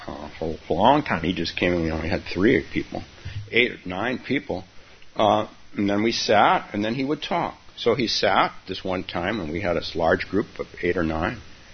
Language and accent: English; Palo Alto, California, United States; My parents, I grew up in Palo Alto. Now, you think Palo Alto is classy. It was not classy when I was growing up.